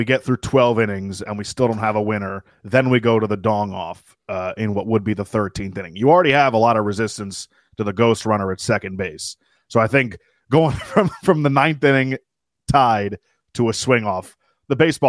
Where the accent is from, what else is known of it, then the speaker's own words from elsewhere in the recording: Florida, United States; I didn't grow up in Miami. I grew up in Broward County.